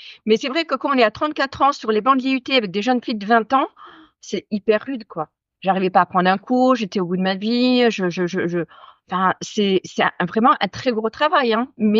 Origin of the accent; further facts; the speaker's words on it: Paris, Île-de-France, France; now in Dordogne, France; j'ai fait une école de commerce quand j'étais jeune à Paris. Et parce qu'en fait, à la base, je suis parisienne.